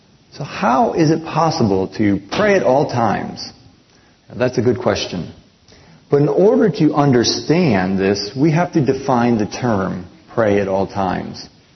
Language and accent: English; United States; You know, I grew up in America, and so, of course, I watched a lot of football when I was growing up.